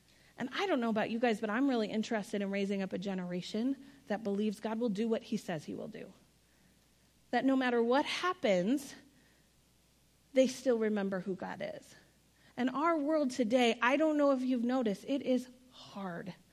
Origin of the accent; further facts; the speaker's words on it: Iowa, United States; I came from Iowa, okay?